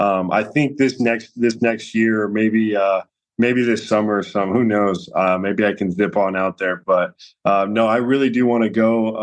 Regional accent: Colorado, United States; I'm from Colorado, so I'll go back to Colorado and see my family

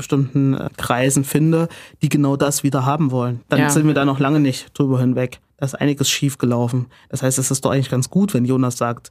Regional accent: Thuringia, Germany; accent: Thuringian; mit meinem perfekten Thüringer Dialekt

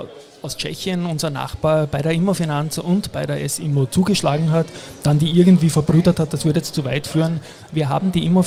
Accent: Vienna, Austria; In meiner Heimatstadt, genau.

